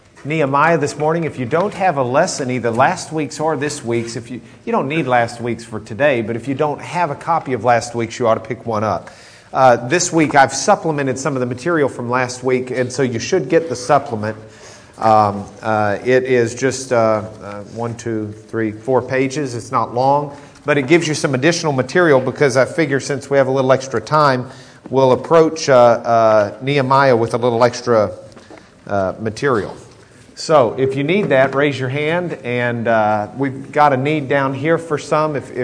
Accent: Lubbock, Texas, United States; I think in part because we grew up in Lubbock

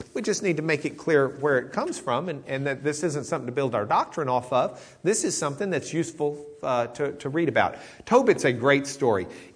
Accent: Lubbock, Texas, United States; It's probably a little bit nicer, but that's where I grew up in Lubbock. That's what we'd have said.

